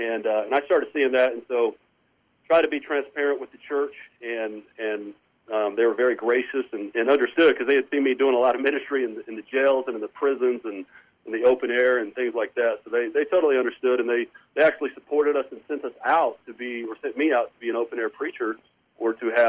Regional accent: New Mexico, United States; I grew up in New Mexico, always had a burden for New Mexico. And I actually grew up on the other side of New Mexico from where the Navajo Reservation is.

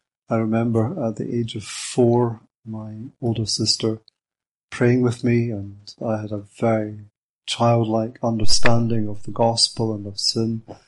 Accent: Ayr, Scotland, United Kingdom; I was working, as I had done before in previous years, in a factory bakery in my hometown of Ayr

